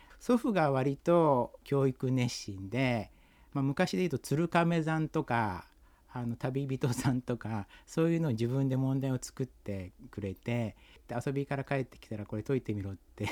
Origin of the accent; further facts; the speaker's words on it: Kanazawa, Ishikawa, Japan; also born or lived in Kobe; 神戸で生まれたと言いましても、父の仕事の関係で 2,3 ヶ月いただけでして、父の転勤に従って、金沢に行ったっていうことと、祖父母が金沢で、昔から暮らしてましたんで、そこで、ほとんどずっと暮らしてます。